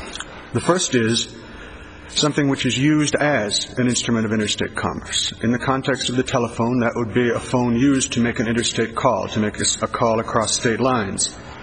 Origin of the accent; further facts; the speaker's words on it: Saipan, Northern Mariana Islands; from Saipan, Counsel for Defendant Appellant Francisco de la Cruz.